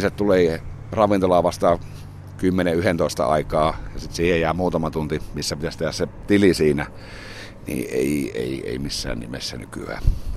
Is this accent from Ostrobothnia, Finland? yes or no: no; Hyvinkää, Uusimaa, Finland; now in Jyväskylä, Finland; tämä on niin kuin mun kotipaikka nykyään, että ei tuolla Hyvinkäällä ole muuta kuin vanhemmat ja veli enää